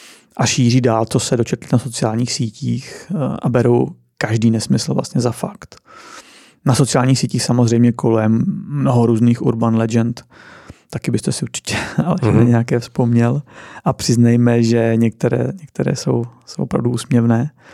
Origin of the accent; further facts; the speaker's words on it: Sudetes, Czechia; Já pocházím ze Sudet, což je věc, o které často mluvím, jsem na ní hrdý. Myslím si, že mě to nějakým způsobem formovalo.